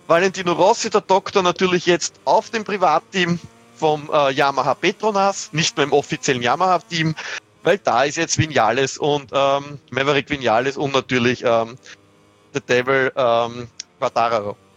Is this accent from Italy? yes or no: no; Austria; Ich sage jetzt nur als Beispiel als Österreicher